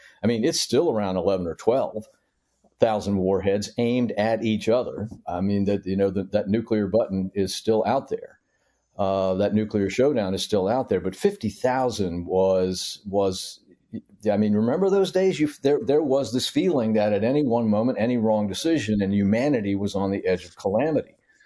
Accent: Norfolk, Virginia, United States; when I was growing up in Norfolk, Virginia

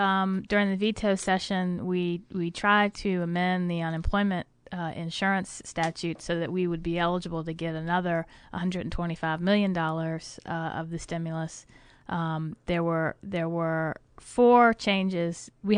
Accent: Matoaka, Virginia, United States; I'm from Southern Chesterfield County down in Matoaka.

